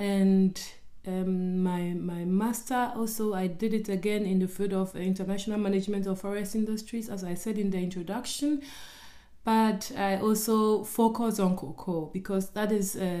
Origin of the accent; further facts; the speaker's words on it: Ghana; I come from Ghana in a very small village.